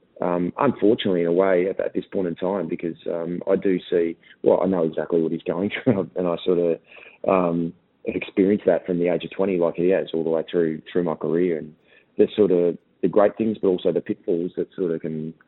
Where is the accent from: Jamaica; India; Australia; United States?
Australia; Ipswich, Queensland; I've only got incredible memories of growing up in Ipswich. It was very much a blue collar, hard working sort of city.